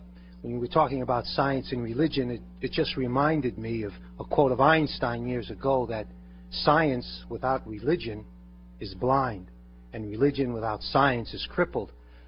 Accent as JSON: {"language": "English", "town": "New York City", "region": "New York", "country": "United States", "said": "I'm from New York, Father."}